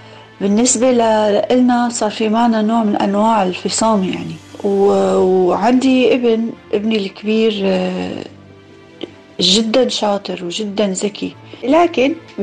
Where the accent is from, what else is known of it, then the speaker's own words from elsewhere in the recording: Syria; moved away as an adult; also born or lived in Lebanon; طلعنا من سوريا بال 2012، قعدنا بلبنان سنتين.